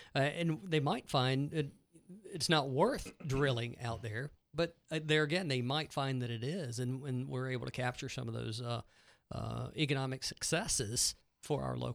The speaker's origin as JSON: {"language": "English", "town": "Fayetteville", "region": "North Carolina", "country": "United States", "said": "You know, I hail from Fayetteville in Cumberland County, and we were devastated by Hurricane Matthew"}